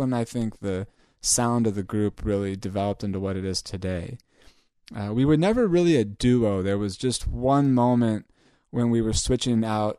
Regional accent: Tiburon, California, United States; So as I mentioned, you know, I grew up in Tiburon, California

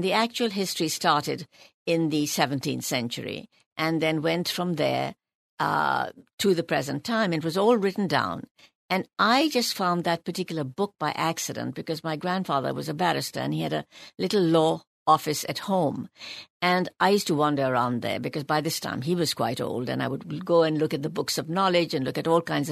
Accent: Delhi, India; because I was born when India was a colony. And then I lived through the time when India became independent.

